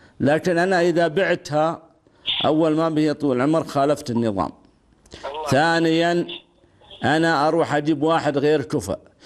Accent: Al-Kharfa, Riyadh Province, Saudi Arabia; born there; أنا من مواليد قرية الخرفة بالأفلاج، محافظة الأفلاج تبعد عن الرياض 320 كيلو جنوب الرياض، بين محافظتي وادي الدواسر وحوطة بني تميم.

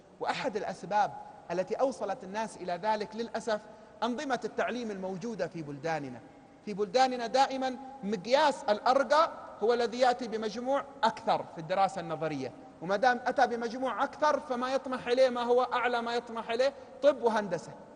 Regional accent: Yemen; عندنا في اليمن في جهات الشمال اليمن يقولون المزاينة

